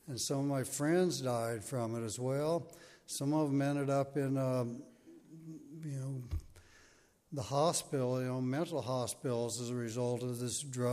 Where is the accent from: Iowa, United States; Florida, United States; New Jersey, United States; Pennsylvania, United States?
Iowa, United States; Des Moines; moved away; also born or lived in San Diego; my story began back in August of 1948 when I was born in San Diego. And a couple years later, my parents moved to Des Moines, Iowa, moved back there.